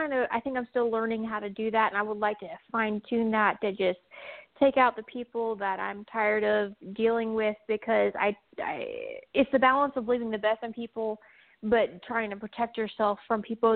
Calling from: North Carolina, United States; I am calling from North Carolina, and the weather was really nice today.

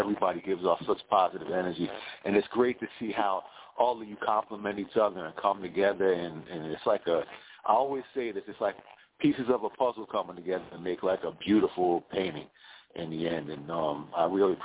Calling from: New Jersey, United States; I'm calling from the South Jersey area, like close to the shore around, like, I want to say Atlanta County, New Jersey, near the shoreline of Atlantic City.

